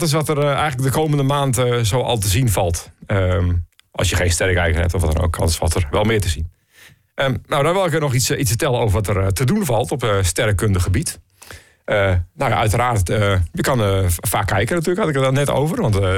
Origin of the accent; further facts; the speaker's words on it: Groningen, Netherlands; Als eerste vraag ik wij als Groningers om even de trein in te stappen en naar Assen te gaan.